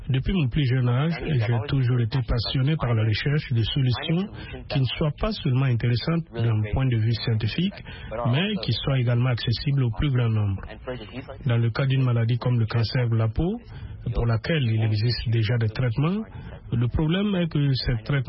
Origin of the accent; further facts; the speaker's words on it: Ethiopia; comme je l'ai dit plus tôt à propos de mon enfance en Éthiopie